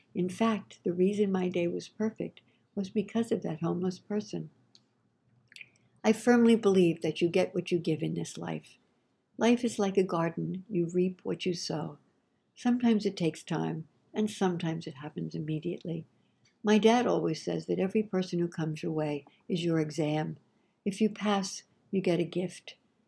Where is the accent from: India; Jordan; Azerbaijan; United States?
Azerbaijan; My country's Minister of Foreign Affairs, I am from Azerbaijan, was visiting Washington